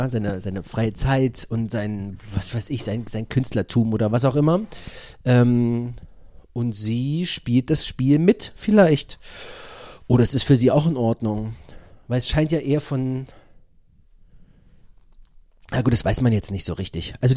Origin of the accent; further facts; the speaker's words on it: United States; German is a second language; es ist schon gut, dass ich nicht alleine als Amerikaner hier bin.